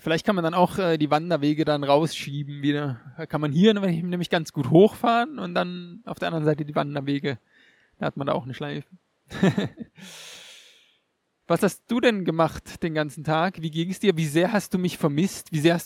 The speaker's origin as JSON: {"language": "German", "town": "Steinen", "region": "Baden-Württemberg", "country": "Germany", "tie": "born or raised there", "said": "Auch hier von Steinen, ne, meinem Heimatort aus, kann man im Prinzip die Alpen sehen."}